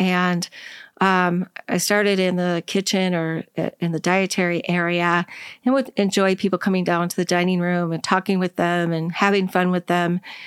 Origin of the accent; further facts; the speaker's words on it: Minneapolis, Minnesota, United States; I grew up in Minneapolis, and this was my favorite time of year there, after the summer, of course.